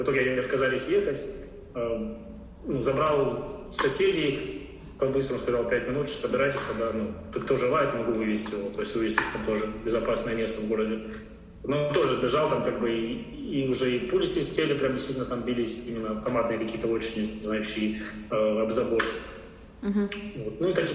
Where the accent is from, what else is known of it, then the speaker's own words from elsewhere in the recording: Mariupol, Donetsk Oblast, Ukraine; Да, я из Мариуполя.